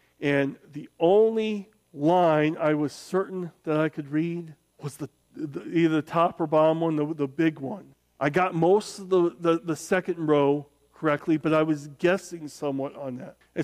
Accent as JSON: {"language": "English", "region": "Indiana", "country": "United States", "tie": "born or raised there", "also_born_or_lived": "Jonesboro", "said": "because I was born in Arkansas, in Jonesboro, Arkansas, which is northeast Arkansas. Grew up in northwest Indiana."}